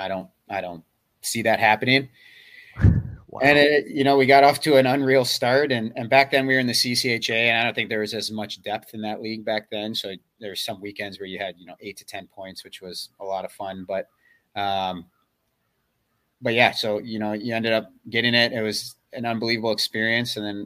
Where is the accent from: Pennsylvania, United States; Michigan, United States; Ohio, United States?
Michigan, United States; Detroit; Yeah, so, I mean, obviously I grew up in Detroit.